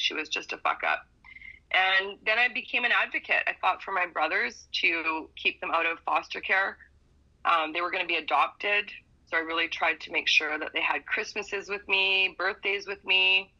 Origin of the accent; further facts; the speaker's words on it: Vancouver, British Columbia, Canada; I grew up in Skeena Projects in East Vancouver with a single mom. I'm First Nations. I'm Niska, Gitxsan, Cree, Ojibwe, French, and Scottish.